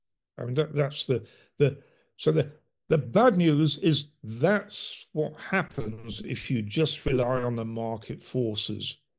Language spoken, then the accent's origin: English; Yorkshire and the Humber, United Kingdom; I'm a Yorkshireman, we're able to laugh at ourselves.